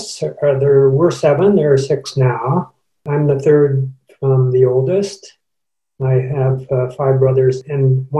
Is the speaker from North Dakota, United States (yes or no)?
yes; Langdon, North Dakota, United States; I was born in North Dakota. My father was a pastor in a small Mennonite church, and I lived in the northeastern corner of North Dakota for the first 6 years of my life.